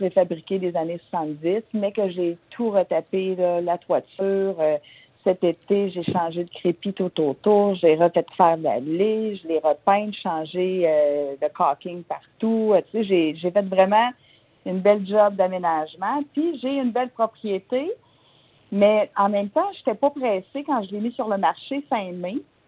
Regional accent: Sorel, Quebec, Canada; Donc, je m'en vais rejoindre ma ville natale, mes filles, ma famille du côté de Sorel.

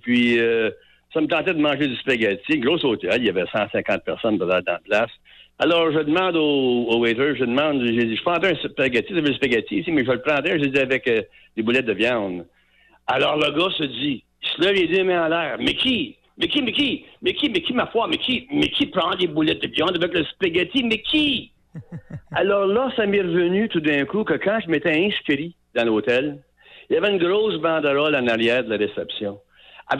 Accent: Saint-Boniface, Manitoba, Canada; Et moi, je viens de Saint-Boniface, à Manitoba. J'ai travaillé de Terre-Neuve à Vancouver toute ma vie.

